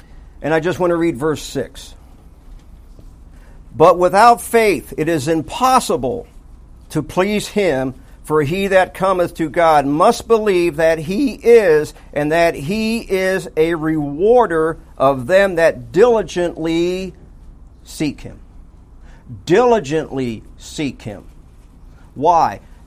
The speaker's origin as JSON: {"language": "English", "region": "the South", "country": "United States", "tie": "born or raised there", "said": "I was raised in the South, and we eat pork chops."}